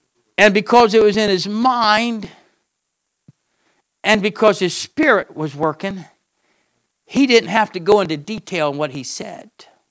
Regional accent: Florida, United States; And I grew up hunting in the Everglades, so I hunt with people.

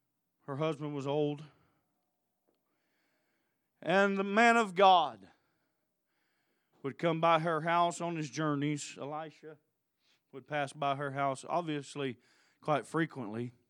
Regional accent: Tulsa, Oklahoma, United States; I'm from Tulsa

